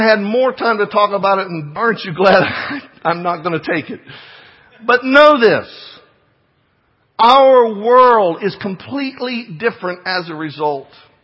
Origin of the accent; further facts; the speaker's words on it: United States; I'm an American.